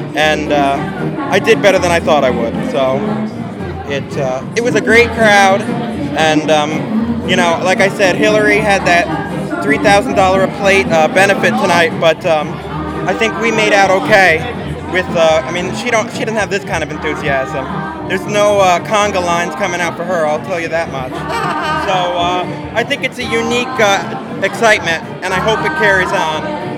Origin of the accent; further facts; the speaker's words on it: Chatham, United States; I am from Chatham, and I am only 18 years old.